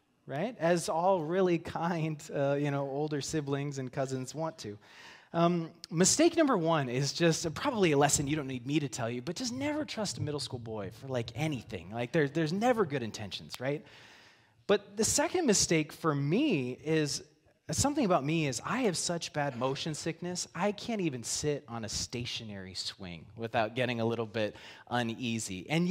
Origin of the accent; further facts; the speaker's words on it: Rapid City, South Dakota, United States; Okay, so we grew up in Rapid City, and every year we would take a trip to see my great-grandparents who lived in a small town in Nebraska